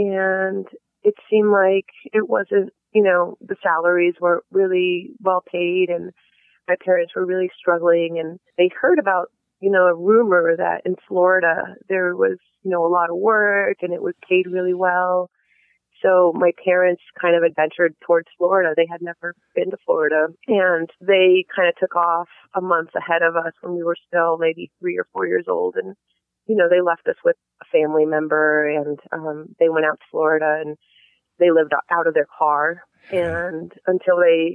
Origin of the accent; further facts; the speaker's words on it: northern Mexico, Mexico; We're from North Mexico. And then my father grew up in North Chihuahua and in North Baja.